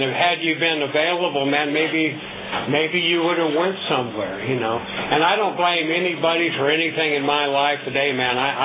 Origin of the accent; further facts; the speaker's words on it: Compton, California, United States; now in Ventura, United States; And originally, I'm from Compton. I was born in Compton, and it was the area that I started out in. And now I live in Ventura